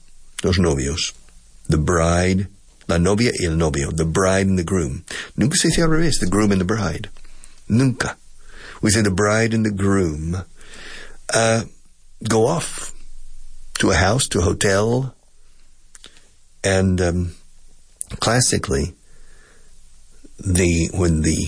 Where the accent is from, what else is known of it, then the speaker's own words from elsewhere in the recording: Texas, United States; I grew up in Texas. And so I grew up in an area with a lot of Tex-Mex food.